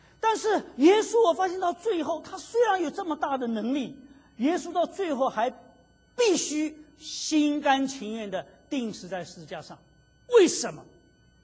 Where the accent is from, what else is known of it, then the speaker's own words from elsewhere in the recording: China; 每个人都很自私啊，特别我们中国人讲说人不自私怎么样，天诛地灭啊。